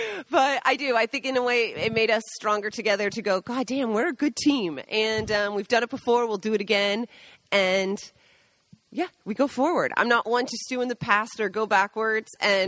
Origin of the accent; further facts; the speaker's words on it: Washington, United States; Totally reminded me of being a kid growing up in Washington out on a... Lake Chelan